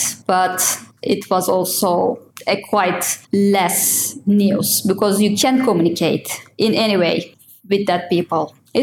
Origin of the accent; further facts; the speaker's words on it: Hatay, Turkey; also born or lived in Istanbul; there was a huge and devastating earthquake in my hometown, Hatay, in February last year.